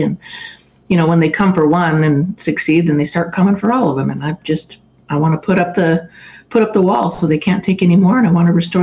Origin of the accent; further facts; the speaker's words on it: Pocatello, Idaho, United States; now in Boise, United States; I'm a fourth generation Idahoan. I was born and raised over in Pocatello in eastern Idaho.